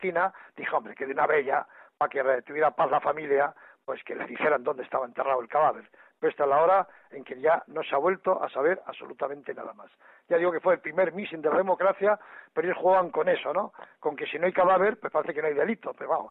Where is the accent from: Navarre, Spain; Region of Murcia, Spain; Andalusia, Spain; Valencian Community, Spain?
Navarre, Spain; Pamplona; yo soy de Pamplona